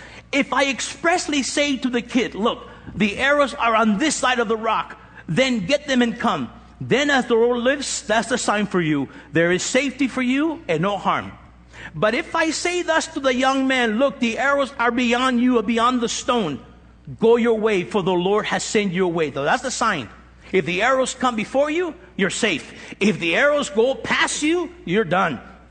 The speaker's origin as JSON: {"language": "English", "town": "Los Angeles", "region": "California", "country": "United States", "said": "I said, de los Estados Unidos, United States. Ah, el este de Los Ángeles, huh? He said, ah, East LA, huh? Oh, yeah"}